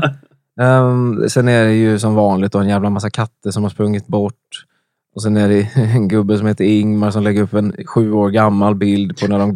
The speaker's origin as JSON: {"language": "Swedish", "town": "Föreda", "region": "Jönköping County", "country": "Sweden", "tie": "born or raised there", "said": "Föreda ska jag tala om att det är den lilla by där jag är uppvuxen i faktiskt"}